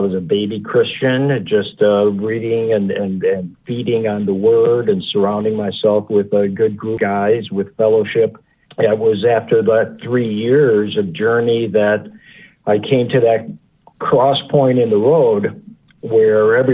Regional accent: Chicago, Illinois, United States; And I was brought up in Chicago, so I was like, go ahead, give me your best shot.

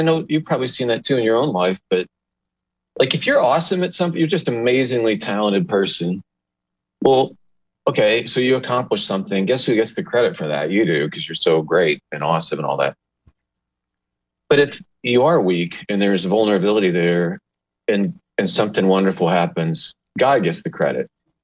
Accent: Illinois, United States; also born or lived in Indiana; Well, I'm from Illinois and Indiana, like little towns, moved around all over the place.

